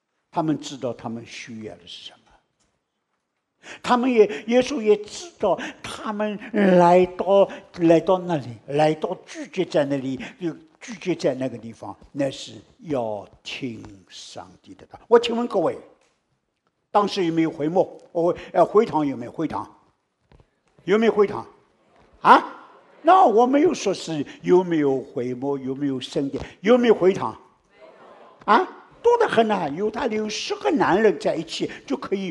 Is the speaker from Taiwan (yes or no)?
yes; Taiwan; 我们从台湾来的，